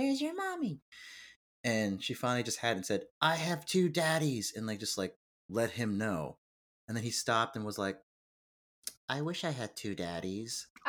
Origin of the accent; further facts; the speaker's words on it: United States; I'm Korean American.